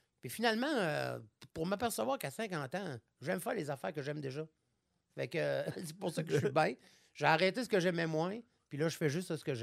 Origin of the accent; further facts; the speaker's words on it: Quebec City, Quebec, Canada; J'arrive chez nous à Québec, je suis chez nous.